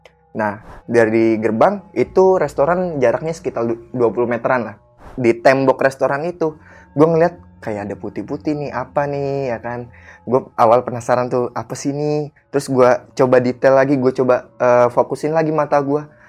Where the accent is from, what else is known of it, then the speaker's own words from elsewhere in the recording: Java, Indonesia; Kalau kita orang Jawa bilang rep-rep.